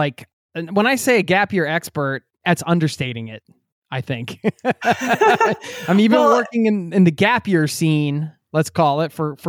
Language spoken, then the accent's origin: English; Pennsylvania, United States; I was kidding, because I grew up outside of Philadelphia.